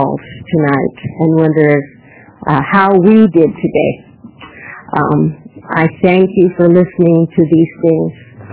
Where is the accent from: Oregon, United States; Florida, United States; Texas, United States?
Oregon, United States; Scappoose; I'm from Scappoose. I was raised in the NISA area.